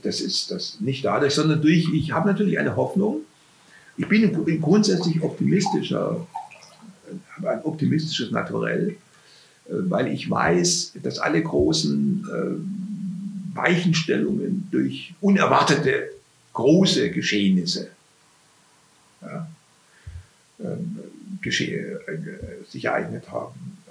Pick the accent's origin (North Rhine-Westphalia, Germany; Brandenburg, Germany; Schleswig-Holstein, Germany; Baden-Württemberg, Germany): Baden-Württemberg, Germany; ich bin ja kein Alemanne, aber ich bin ein Schwabe aufgewachsen.